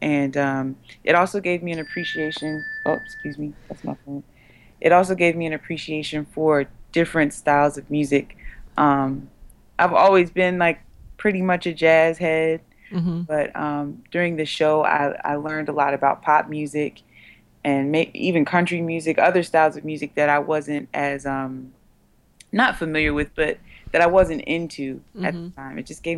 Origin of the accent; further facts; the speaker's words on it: North Carolina, United States; now in Washington, United States; I was born in D.C., but I was raised in North Carolina.